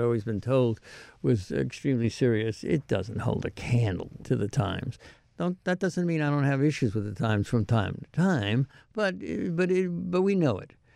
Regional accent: New York City, New York, United States; If you were upper middle class, growing up in Manhattan where I did, your parents may have sent you to Horace Mann

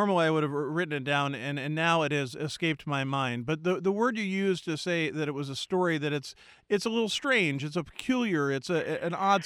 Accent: Philadelphia, Pennsylvania, United States; Actually, growing up in Philadelphia, I saw it several times as a kid.

